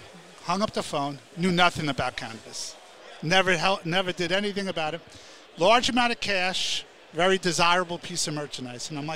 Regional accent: Carteret, New Jersey, United States; My dad was a New York City fireman in Manhattan for 25 years. Grew up in Carteret, New Jersey, right outside Newark.

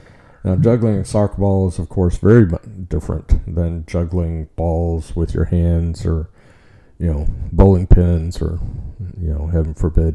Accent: Dallas, Texas, United States; also born or lived in Oklahoma City; I was born in Oklahoma City, believe it or not. My family moved around, maybe not a lot, for not being military, but we ended up spending most of our time in Texas, in the Dallas-Fort Worth area

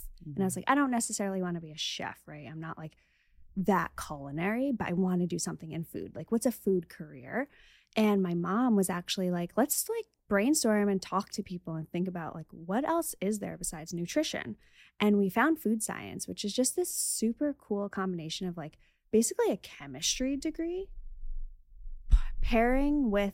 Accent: New York, United States; So I grew up in New York, and I knew I wanted to study food science.

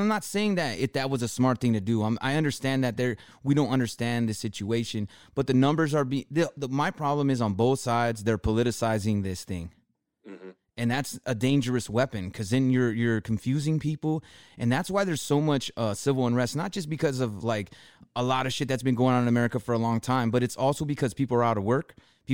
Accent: California, United States; That's because we're from Cali, though.

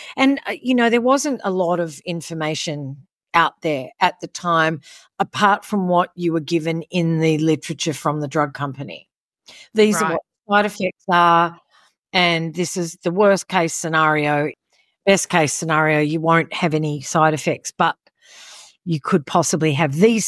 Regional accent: Sydney, New South Wales, Australia; I'm from Sydney, Australia.

